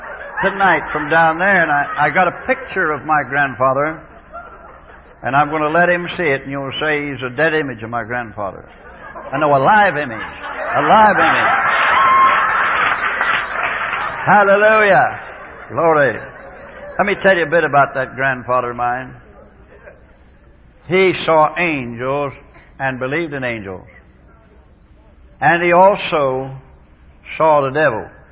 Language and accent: English; England, United Kingdom; born there; My mother was born in Virginia, my father in England. I was born in England.